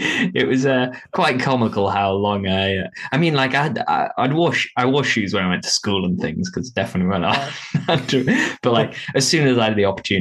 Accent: North West England, United Kingdom; I grew up in the Lake District, so it wasn't too much broken glass and stuff around

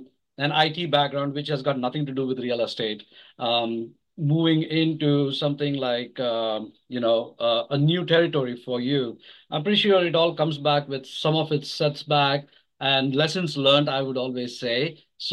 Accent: India; English is a second language; now in United States; I'm from India. So I transitioned over here as well as an immigrant.

